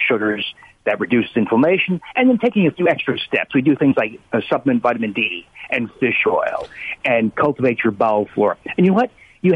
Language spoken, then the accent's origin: English; New Jersey, United States; I grew up in New Jersey, not too far from you.